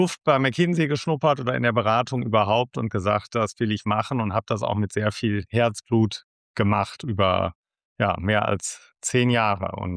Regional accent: North Rhine-Westphalia, Germany

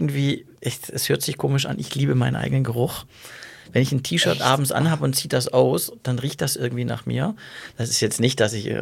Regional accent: Baden-Württemberg, Germany; Ich bin Schwabe, weißt du?

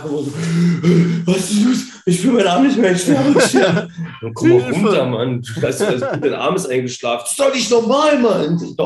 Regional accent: Saxony-Anhalt, Germany; ich komme näher Magdeburg, Salzwedel.

